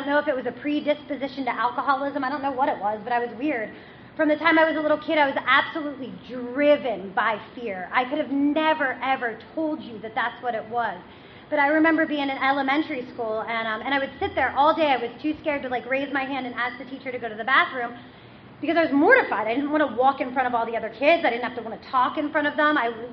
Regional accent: Pittsburgh, Pennsylvania, United States; also born or lived in Philadelphia; now in York, United States; I grew up in Pittsburgh. And I lived in Philadelphia for like the past, well, I live in York now, but for 5 years I lived in Philadelphia.

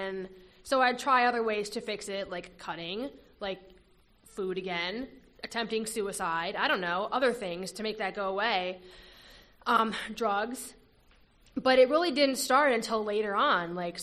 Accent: Minnesota, United States; I'm from Minnesota, actually.

